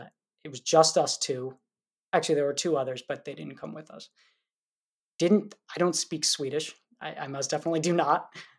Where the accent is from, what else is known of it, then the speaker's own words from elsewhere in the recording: New York, United States; now in Baltimore, United States; personal relationships that I had had just from growing up in New York.